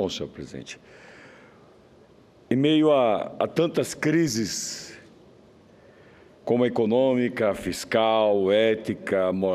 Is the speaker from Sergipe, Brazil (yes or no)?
yes; Itabaiana, Sergipe, Brazil; born there; na cidade em que nasci, em Itabaiana, no estado de Sergipe, conhecida legalmente como Capital Nacional do Caminhão